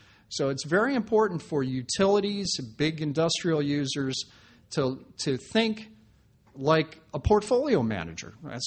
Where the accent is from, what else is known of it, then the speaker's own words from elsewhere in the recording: Wyoming, United States; since I am from Wyoming and we have the Powder River Basin, which has the enormous coal reserves in Wyoming